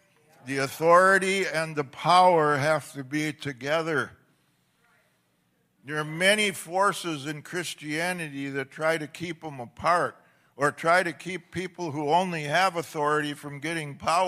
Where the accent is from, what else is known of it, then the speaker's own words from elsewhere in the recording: Minnesota, United States; I'm from Minnesota. We get them at Holiday stations.